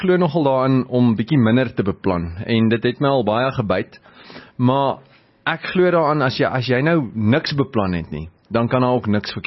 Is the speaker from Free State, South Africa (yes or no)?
yes; Free State, South Africa; kom ons hardloop deur die Vrystaat. My tuisdorp is daar